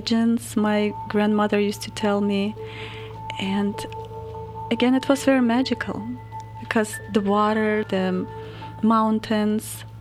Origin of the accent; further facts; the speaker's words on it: Siberia, Russia; English is a second language; Yes, I was born and I grew up in Siberia. It was a modern city